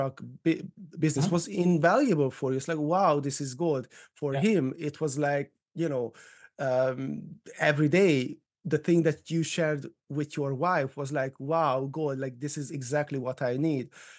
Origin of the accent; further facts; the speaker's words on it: Hungary; English is a second language; now in United Kingdom; No, I'm from Hungary.